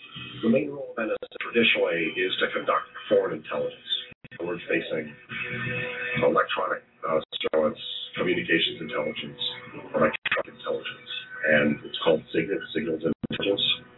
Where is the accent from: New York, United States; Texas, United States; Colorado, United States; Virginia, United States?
Texas, United States; also born or lived in Louisiana / Vermont; I was born in Louisiana, and I grew up in Texas and Vermont.